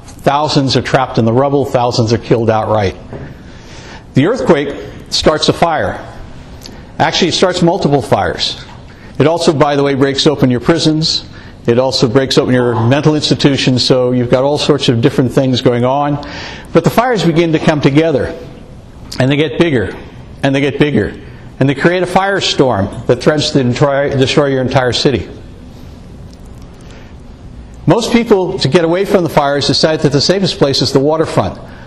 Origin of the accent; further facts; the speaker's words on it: San Francisco, California, United States; I'm from San Francisco, which is a little bit like living in the three-ring circus.